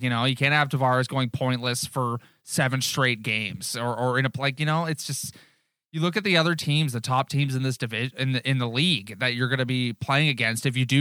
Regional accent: Newmarket, Ontario, Canada; It's like Travis Dermott is from Newmarket. We're from Newmarket. I know a lot of people who know Travis Dermott.

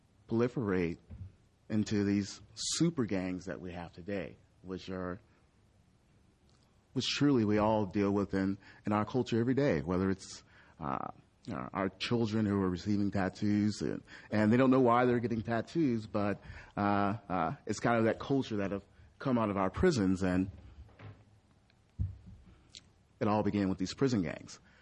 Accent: Oakland, California, United States; I grew up in East Oakland. And the neighborhood I grew up in East Oakland is over in the flatlands, kind of outside of, just outside of the Coliseum, and a really bad gang-infested area.

